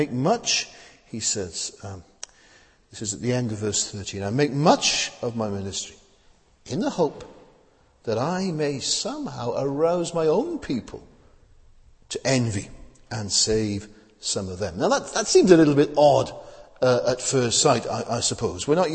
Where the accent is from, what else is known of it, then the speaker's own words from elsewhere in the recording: Wales, United Kingdom; now in London, United Kingdom; you know that I'm from South Wales, and when I felt called to the ministry, I was quite young, and I assumed that it was a call to ministry in Wales.